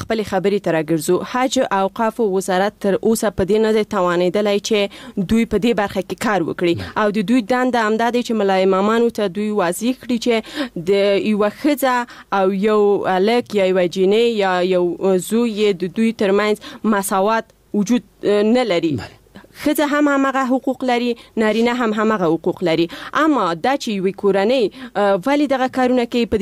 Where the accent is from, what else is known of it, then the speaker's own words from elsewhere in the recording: Paktia, Afghanistan; زه د پکتیا د دسی یو ولسوالۍ چې اصلا الته د انجونو لپاره هیڅ خوانځای نشته